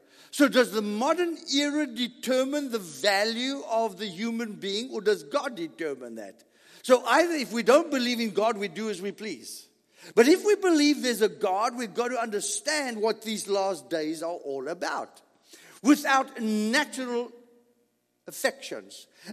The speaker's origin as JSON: {"language": "English", "country": "United States", "said": "I'm an American."}